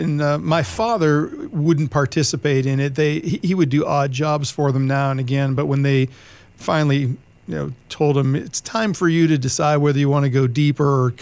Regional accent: Youngstown, Ohio, United States; also born or lived in Cleveland; now in North Carolina, United States; Youngstown, Ohio, born and raised, to spend a few years in Cleveland before I moved here to North Carolina, which is where our studio is here.

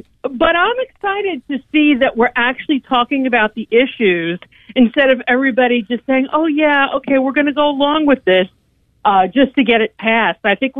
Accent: New Jersey, United States; I'm from New Jersey originally, and I like a good fight.

